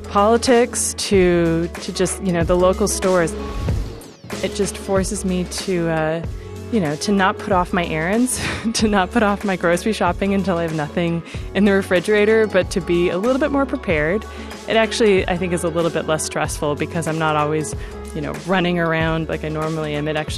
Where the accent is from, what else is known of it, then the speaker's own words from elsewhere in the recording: United States; now in Germany; I'm an American journalist, and I'm living in Germany. I've been here off and on since 2010.